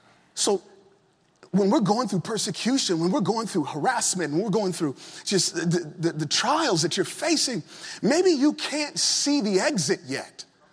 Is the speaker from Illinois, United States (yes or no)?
no; Virginia, United States; I remember growing up in Virginia, young.